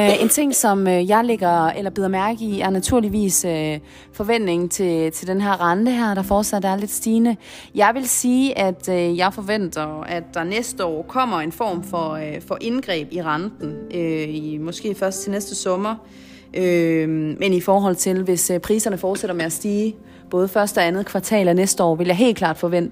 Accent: Jutland, Denmark; vi er jo jyder, bor i Jylland, vi er jyske, og vi har også en jysk mentalitet

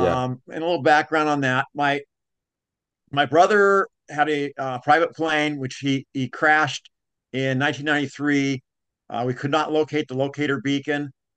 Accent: Washington, United States; But since, you know, I'm born and raised in Washington, I know the area well.

